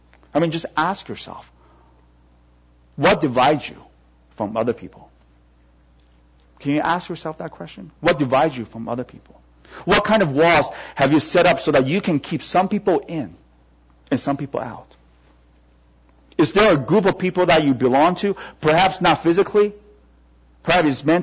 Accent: Canada; I consider myself first and foremost as a Canadian, and then as a Chinese or Taiwanese.

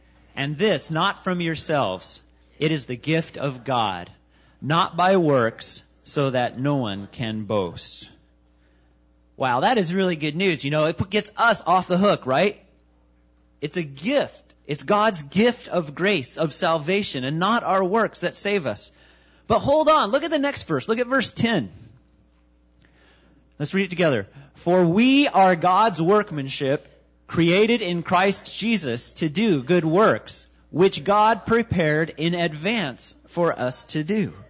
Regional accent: Kansas, United States; I grew up in Kansas in a big church. We had about, while I was there, between 500 and 800 people. And it was a small town, about 12,000 people

